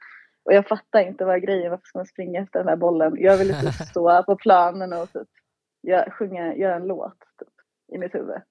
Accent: Borås, Västra Götaland County, Sweden; now in Stockholm, Sweden; Jag är från Borås från början.

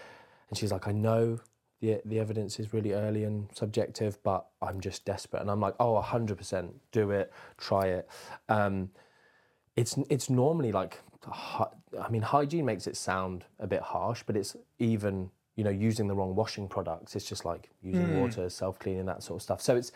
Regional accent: United Kingdom; it's just all comes from the shame, stigma thing that we have as British people

